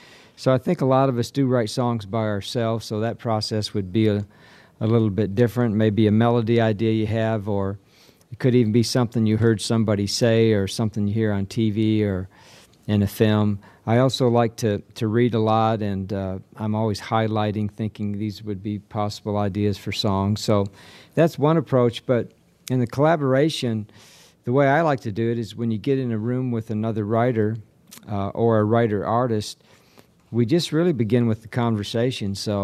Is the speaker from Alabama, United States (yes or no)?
no; Michigan, United States; now in Nashville, United States; I grew up in Michigan and moved to Nashville many, many decades ago, and I come from a large family